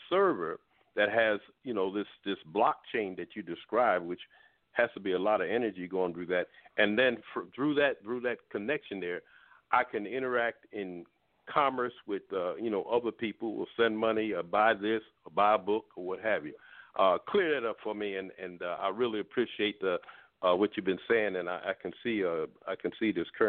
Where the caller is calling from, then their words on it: Baltimore, Maryland, United States; I'm calling from Baltimore, Maryland.